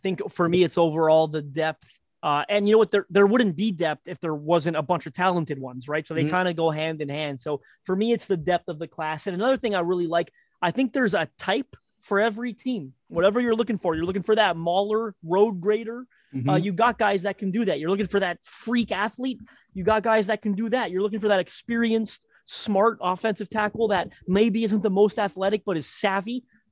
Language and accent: English; Canada; my parents weren't born. I'm from Canada. My parents weren't born here.